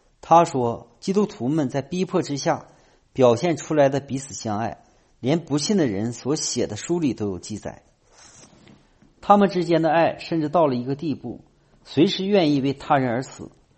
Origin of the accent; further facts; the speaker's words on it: United States; 今天我们美国人把爱理解为一种感觉